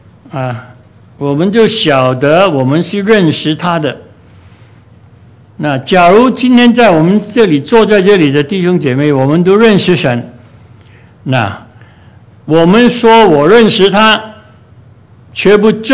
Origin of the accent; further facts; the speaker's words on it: China; 我们中国人的爱字是非常非常有意义的